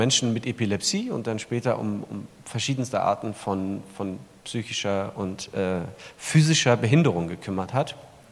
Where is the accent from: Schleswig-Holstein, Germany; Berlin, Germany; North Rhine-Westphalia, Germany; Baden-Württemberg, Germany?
Berlin, Germany; ich komme nicht direkt ursprünglich von hier, sondern bin in Berlin aufgewachsen. Von daher nicht ganz so org-schwäbisch, mein Dialekt.